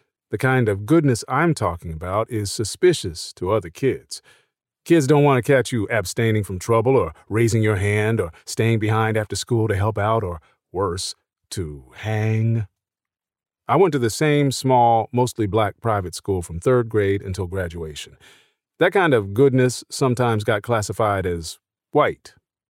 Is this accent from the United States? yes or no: yes; Philadelphia, Pennsylvania, United States; I was practically born with a mustache. I grew up in Philadelphia in the 1980s.